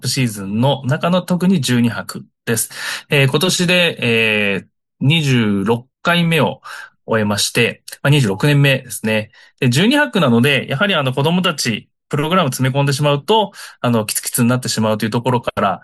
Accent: Tokyo, Japan; now in Minamiuonuma, Japan; 現在はですね、新潟県の南魚沼市に移住して住んでいますが、出身はもともとは東京都です。

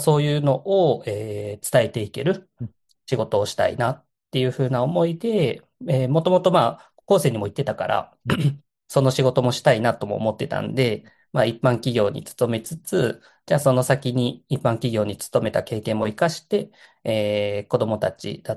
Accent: Fukuoka, Japan; もともと今、関西の兵庫だったり大阪をベースに活動してるんですけど、もともとの出身は生まれは福岡の育ちで、福岡で育ってきて

